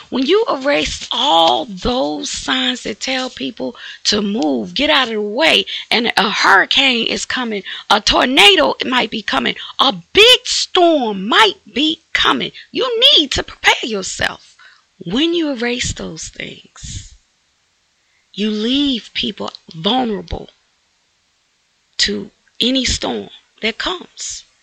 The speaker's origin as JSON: {"language": "English", "region": "the South", "country": "United States", "tie": "born or raised there", "said": "I told y'all, I grew up in the South, if you can't hear it."}